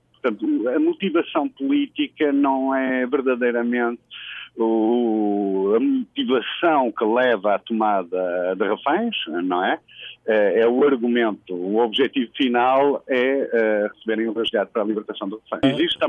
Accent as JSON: {"language": "Portuguese", "country": "Portugal", "said": "eu sou português"}